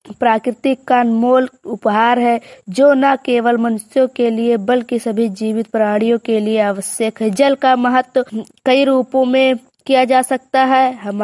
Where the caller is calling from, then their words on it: Tikuya, Uttar Pradesh, India; मैं टिकुया में रहती हूँ। मेरे जिले का नाम श्रावस्ती, मैं जमुना ब्लॉक से बोल रही हूँ।